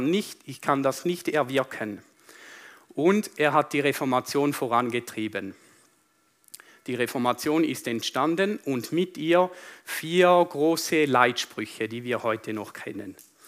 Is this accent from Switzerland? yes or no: yes; Switzerland; Und zwar, ich bin Schweizer und somit guter Demokrat.